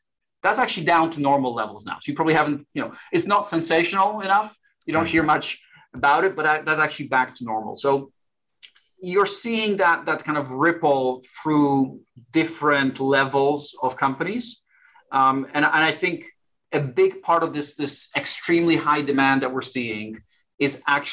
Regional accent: Warsaw, Masovian Voivodeship, Poland; English is a second language; So I'm originally from Warsaw, Poland.

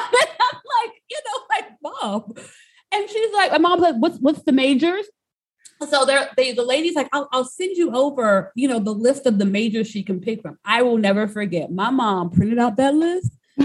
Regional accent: New Orleans, Louisiana, United States; I grew up in New Orleans, Louisiana. As you guys know, New Orleans is just, you know, all things art, music, culture, food

